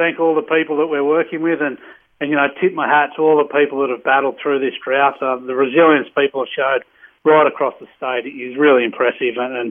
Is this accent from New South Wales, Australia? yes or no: yes; Orange, New South Wales, Australia; I'm from Orange.